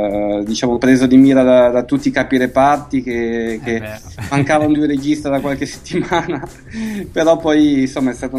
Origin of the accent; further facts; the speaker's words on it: Lavagna, Liguria, Italy; also born or lived in Chiavari; fino a 4 anni fa abitavo a Lavagna, perché io sono di Lavagna, anche se al tempo si nasceva a Chiavari, e sempre comunque al di là dell'Entella, del fiume Entella.